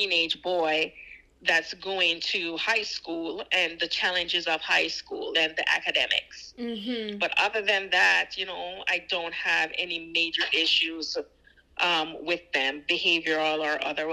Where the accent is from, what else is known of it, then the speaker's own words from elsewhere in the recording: Jamaica; we're Jamaican through and through, so.